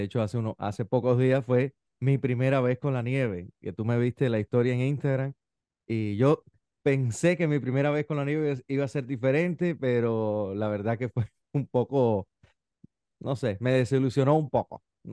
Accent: Cuba; moved away; eso es nuevo para los cubanos que cuando salimos de Cuba y vivimos en climas diferentes al nuestro

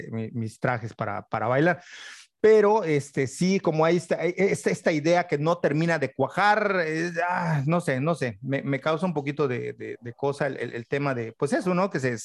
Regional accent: Chuburná, Yucatán, Mexico; yo toda mi vida crecí en Chuburná, cuando Chuburná era pueblo.

